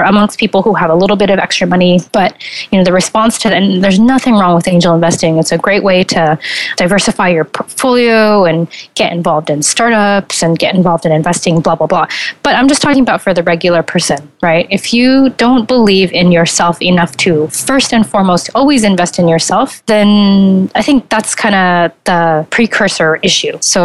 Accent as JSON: {"language": "English", "town": "Seattle", "region": "Washington", "country": "United States", "tie": "born or raised there", "said": "I was going back to Seattle, my hometown."}